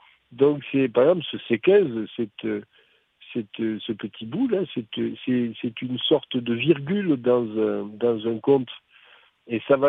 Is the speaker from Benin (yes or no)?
no; south of France, France; accent: Midi; Alors, et mon accent est du Midi, et j'ai cessé de jouer avec l'autre accent qui est l'accent, on va dire, l'accent télévision ou l'accent radio